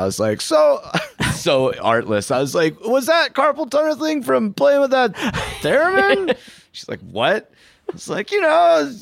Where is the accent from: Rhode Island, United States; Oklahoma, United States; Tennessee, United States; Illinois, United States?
Illinois, United States; Chicago; from Chicago.